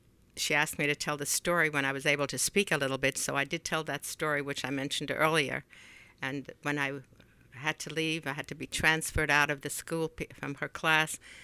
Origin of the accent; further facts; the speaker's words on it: Poland; English is a second language; moved away; I came from Poland, and I could read Polish very well. So I came here and read the same sort of alphabet.